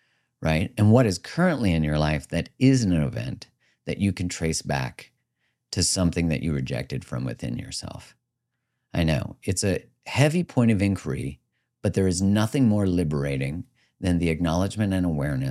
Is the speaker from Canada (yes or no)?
yes; Canada; I grew up in Canada.